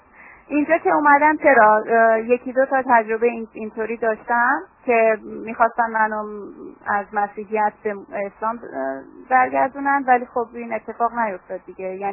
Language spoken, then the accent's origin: Persian; Tehran, Tehran Province, Iran; now in Providence, United States; در تهران متولد شدم و تحصیلاتم رو تا مقطع فوق لیسانس در تهران انجام دادم و الانم دارم تحصیلات دوره دکترام رو در دانشگاه براون در پراویدنس ادامه میدم.